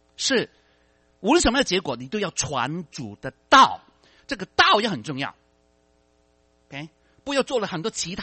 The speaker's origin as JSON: {"language": "Chinese", "country": "China", "said": "我们中国人不一定要活在那种印度人的习惯思想"}